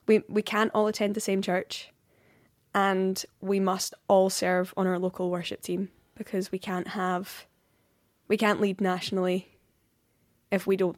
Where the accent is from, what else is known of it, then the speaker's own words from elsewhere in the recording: Scotland, United Kingdom; accent: Scottish; I'm singing in my own accent, which so often in Scotland we don't get